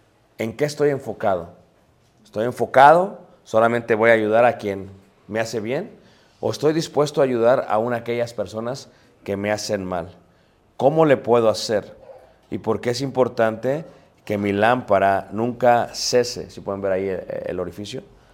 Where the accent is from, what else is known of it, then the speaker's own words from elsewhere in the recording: Mexico; Y como buenos mexicanos, queremos comprar el más barato, el más económico.